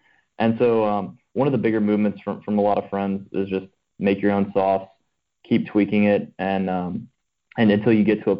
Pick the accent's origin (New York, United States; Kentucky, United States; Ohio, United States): Kentucky, United States; Lexington; also born or lived in Florida; Yeah, I'm from Lexington, Kentucky.